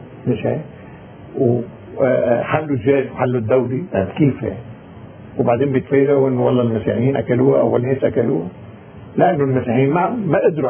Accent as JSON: {"language": "Arabic", "country": "Lebanon", "said": "انا عندي اعتراض اضافي انا ضد فيما يتعلق فينا كلبنانيين كمسيحيين لبنانيين هاي منطقة الحميات انا بعتبره مهم."}